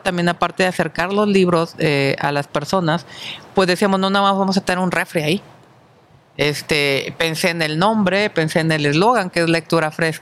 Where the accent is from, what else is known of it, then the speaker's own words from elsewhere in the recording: Guasave, Sinaloa, Mexico; yo soy sinaloense, y siempre pensé en hacer algo allá en mi pueblo, okay. ¿No? En Sinaloa, en Guasave, Sinaloa.